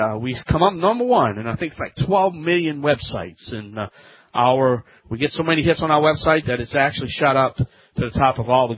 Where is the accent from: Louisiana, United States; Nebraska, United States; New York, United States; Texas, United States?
Louisiana, United States; That's right … I am the originator, not the duplicator.